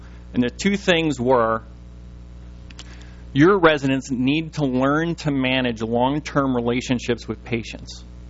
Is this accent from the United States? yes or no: yes; New Jersey, United States; I'm from New Jersey. I didn't grow up in Minnesota.